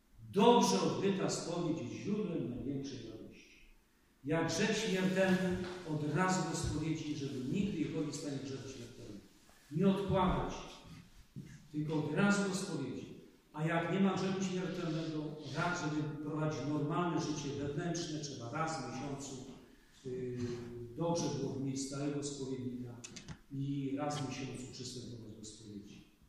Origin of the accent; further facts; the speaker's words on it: Kielce, Świętokrzyskie Voivodeship, Poland; przyjechałem do domu, a ja pochodzę z Kielc.